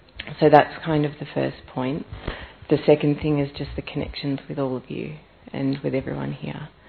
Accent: Australia; from Australia.

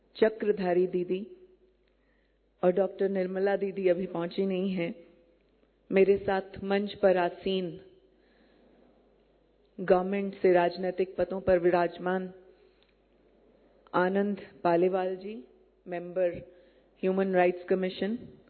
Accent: Faridabad, Haryana, India; और मैं फरीदाबाद से आती हूँ

